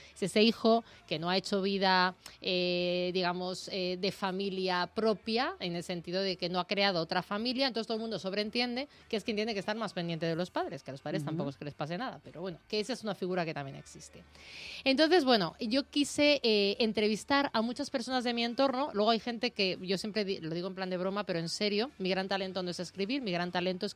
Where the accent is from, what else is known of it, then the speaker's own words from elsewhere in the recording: Madrid, Community of Madrid, Spain; also born or lived in Barcelona; Bueno, es que estoy criada en Madrid. Madrid, soy la única barcelonesa de mi familia. Tengo familia, pero lejana en Barcelona.